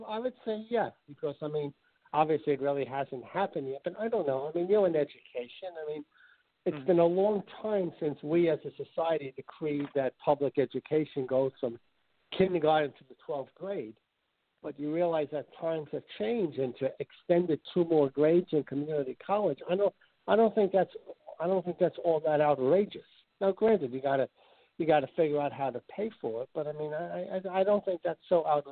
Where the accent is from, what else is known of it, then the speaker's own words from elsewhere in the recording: Union City, New Jersey, United States; I grew up on 22nd and Bergen Line.